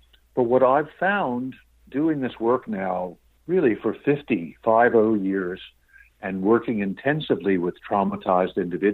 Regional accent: New York City, New York, United States; born or raised there

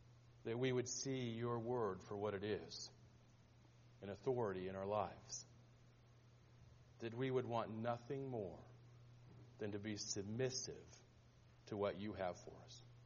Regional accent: Montana, United States; When I was growing up in Montana, one of the things that we did very often was go and visit the grandmas in Bozeman, Montana.

